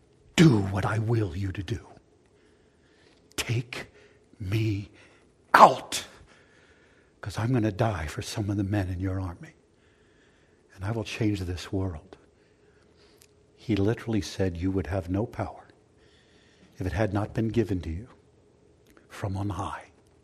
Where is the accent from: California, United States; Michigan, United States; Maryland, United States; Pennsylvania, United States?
Pennsylvania, United States; Philadelphia; I grew up in Philadelphia. I've been beat up a few times.